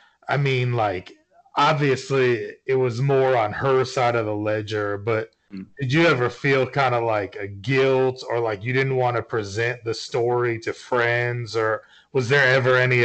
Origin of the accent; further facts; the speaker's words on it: Northeast, United States; I grew up in the Northeast, so it's different